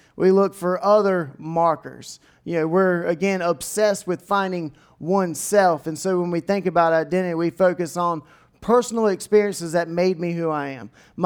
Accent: Edenton, North Carolina, United States; And the way that I talk is based on the fact that I grew up in Edenton, North Carolina, and I sound like an Edentonian.

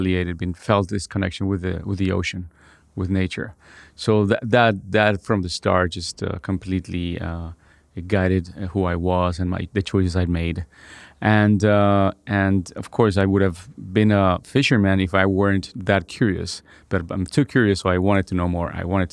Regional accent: Bogota, Bogotá, Colombia; I was born and raised in Colombia. I was born actually in Bogota, in the center of the city. And my dad's from Santander and my mom is from Antioquia.

